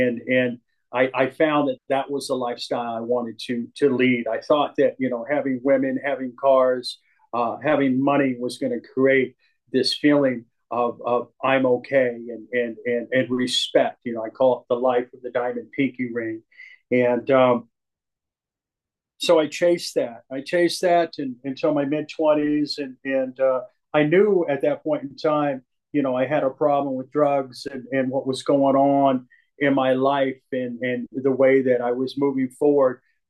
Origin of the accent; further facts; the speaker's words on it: Oakland, California, United States; I grew up on welfare in Oakland, California, and with a single mother. My parents had divorced, and we got in her little Volkswagen and cruised across the country to Oakland and San Francisco.